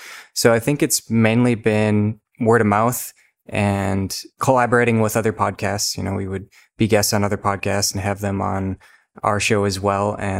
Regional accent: Minnesota, United States; She's from Colima, Mexico, and I'm from Minnesota.

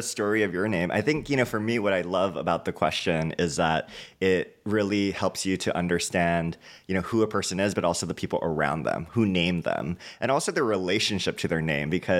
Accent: Hawaii, United States; being, you know, I was born and raised in Hawaii, and then … being my Japanese ancestry.

